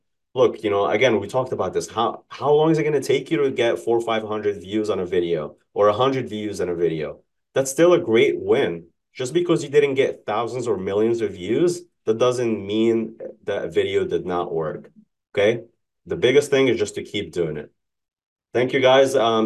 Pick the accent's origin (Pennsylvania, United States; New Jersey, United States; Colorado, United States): New Jersey, United States; so again, you guys know I'm from New Jersey.